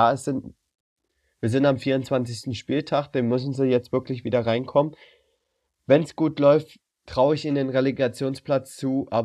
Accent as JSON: {"language": "German", "town": "Cologne", "region": "North Rhine-Westphalia", "country": "Germany", "said": "als Kölner"}